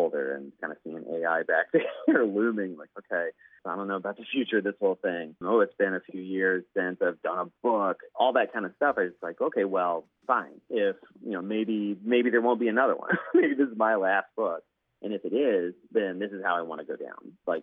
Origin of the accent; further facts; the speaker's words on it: Pensacola, Florida, United States; also born or lived in Louisiana; even though I grew up in Pensacola and, you know, was born in Louisiana, and my family's from the Florida parishes.